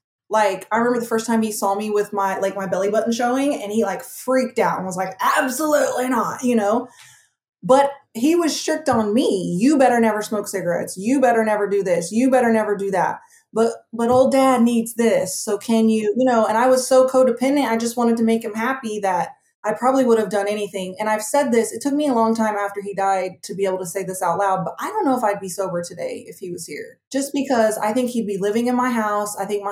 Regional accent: Oklahoma, United States; I was born and raised in Oklahoma.

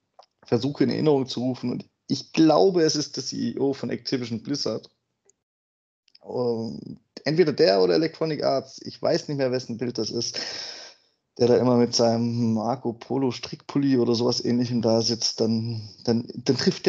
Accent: Southern Germany, Germany; Ich bin auch Süddeutscher.

